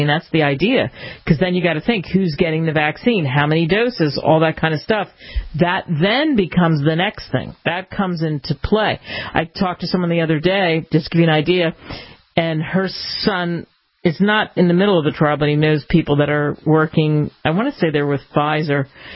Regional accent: United States; I love being an American.

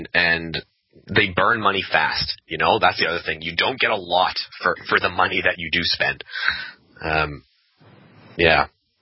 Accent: Canada; I'm Canadian. So, you know, the whole population of Canada leans slightly left of center

